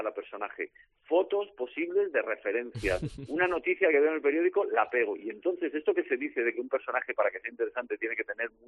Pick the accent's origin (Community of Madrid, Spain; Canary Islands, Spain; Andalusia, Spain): Community of Madrid, Spain; Madrid; en un barrio de Madrid, Carabanchel, es un barrio humilde, es mi barrio, el barrio donde yo nací, Carabanchel